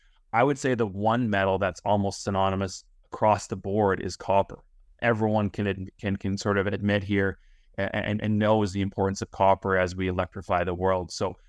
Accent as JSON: {"language": "English", "town": "Vancouver", "region": "British Columbia", "country": "Canada", "said": "I'm from Vancouver originally"}